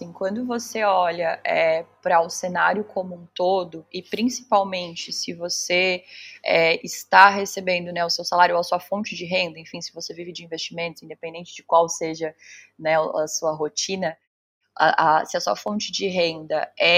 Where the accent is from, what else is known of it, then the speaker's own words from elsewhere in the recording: Brazil; now in Cape Town, South Africa; Você, a gente, né, enquanto brasileiro, quando você começa de fato a viver aqui, você percebe que na verdade não é tudo isso, é muito parecido com o Brasil.